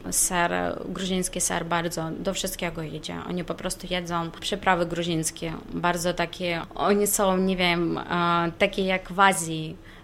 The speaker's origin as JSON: {"language": "Polish", "country": "Ukraine", "second_language": "Polish", "lives_now": "Poland", "said": "na przykład ja jestem z Ukrainy"}